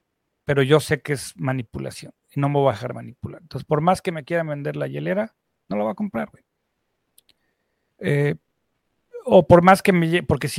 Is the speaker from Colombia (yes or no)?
no; Mexico; tendríamos que poder seguir siendo mexicanos